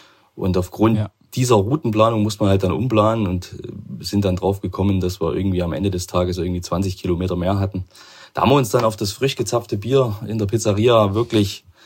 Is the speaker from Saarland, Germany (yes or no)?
no; Chemnitz, Saxony, Germany; Weil wie ich schon gesagt habe, ich komme aus Chemnitz.